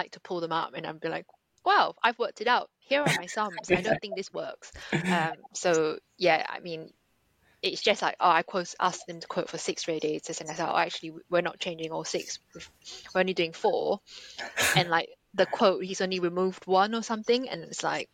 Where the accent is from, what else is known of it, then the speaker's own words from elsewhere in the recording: Singapore; I grew up in Singapore